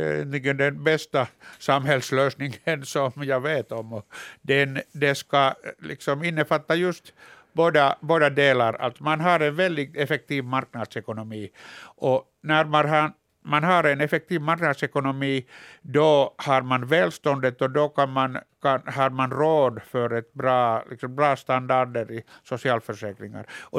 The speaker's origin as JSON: {"language": "Swedish", "country": "Finland", "said": "när man pratar som finländare"}